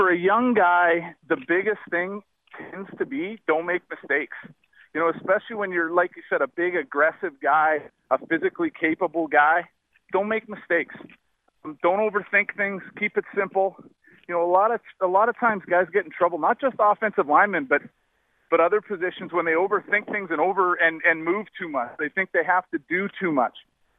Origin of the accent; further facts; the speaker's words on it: Canada; And walking out on that field and being a Canadian kid, seeing games up there, just the environment's intimidating.